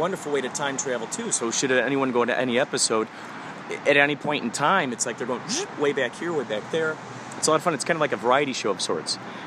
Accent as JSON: {"language": "English", "town": "Chicago", "region": "Illinois", "country": "United States", "said": "Originally Chicago."}